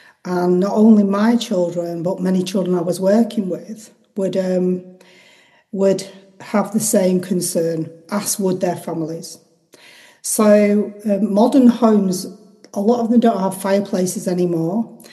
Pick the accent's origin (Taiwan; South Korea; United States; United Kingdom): United Kingdom; Manchester, North West England; now in Halifax, United Kingdom; Well, I'm originally from Manchester, been living in Halifax a long time, so I've got slightly a different, like, War of the Roses twang.